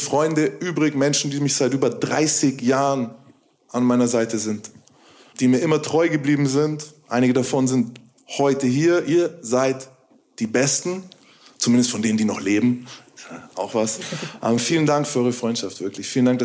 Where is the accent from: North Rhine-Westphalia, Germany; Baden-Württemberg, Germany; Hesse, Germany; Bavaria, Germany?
Bavaria, Germany; Nuremberg; Ich bin im Schatten des Turms aufgewachsen, so. Und all das ist Nürnberg für mich.